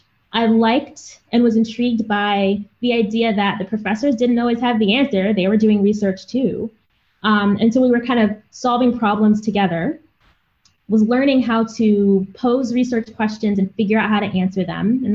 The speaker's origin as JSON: {"language": "English", "region": "Virginia", "country": "United States", "tie": "born or raised there", "also_born_or_lived": "Massachusetts", "said": "So I grew up here in the U.S. I was born up in Massachusetts. I lived there until I was about 9 years old, and then we moved down to Central Virginia."}